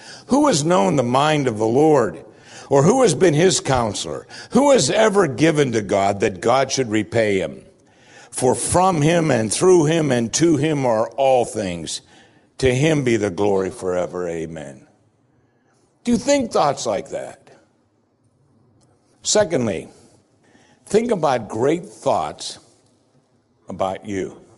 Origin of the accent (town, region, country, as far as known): Pennsylvania, United States; born or raised there